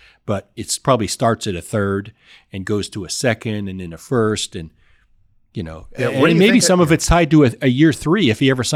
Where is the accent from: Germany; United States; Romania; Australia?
United States; Idaho; Well, I know I'm from Idaho, but no, I'm not that stupid.